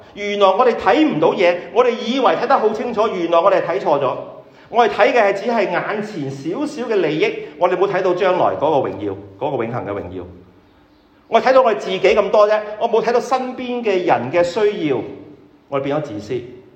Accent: China; now in United Kingdom; 我身為中國人，我都係咁講。

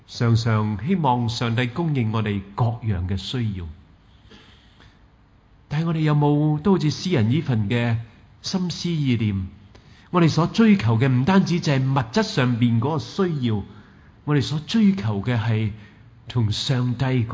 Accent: Hong Kong; 好厉害啊！我哋香港人全部拥有晒，我哋喺边度系可以宁静咧？

